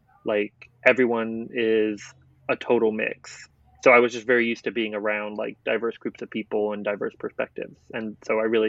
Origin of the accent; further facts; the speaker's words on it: Portsmouth, Virginia, United States; born there; So I was born in Portsmouth, Virginia, but my mom was in the Navy. So I moved around a lot.